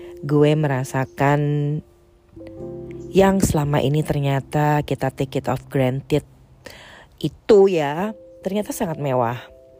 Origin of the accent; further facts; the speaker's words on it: Jakarta, Indonesia; now in Netherlands; Dan ternyata gue kangen yang namanya Ramadan di Jakarta, yang kampung halaman gue.